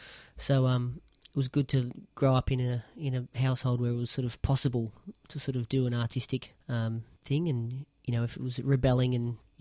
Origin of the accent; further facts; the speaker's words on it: Geelong, Victoria, Australia; moved away as an adult; now in Perth, Australia; there was a music course in Geelong, where I grew up in Victoria, which was, a dedicated jazz sort of TAFE course.